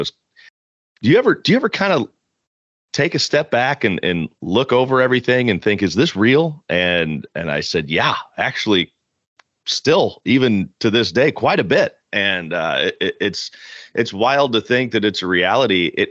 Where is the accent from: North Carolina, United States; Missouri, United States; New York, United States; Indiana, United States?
Missouri, United States; Kansas City; Yeah, I grew up in Kansas City.